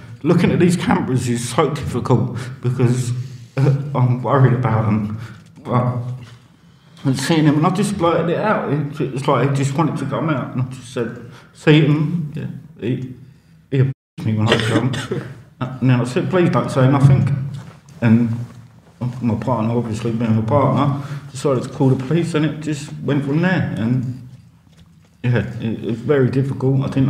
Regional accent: Wallington, London, United Kingdom; So I grew up on Roundshaw in Wallington from birth, 1976. Growing up, I absolutely loved growing up on Roundshaw.

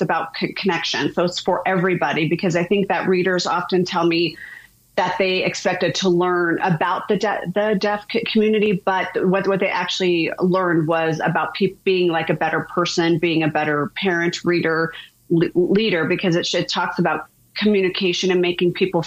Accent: New Hampshire, United States; born there; And because I was born in New Hampshire, so I sign a little different than they do out here in Colorado.

